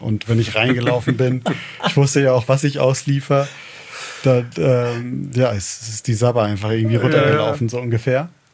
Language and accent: German; Delmenhorst, Lower Saxony, Germany; Ich komme aus Delmenhorst. Das ist Nähe Bremen, falls jemand Delmenhorst nicht kennt.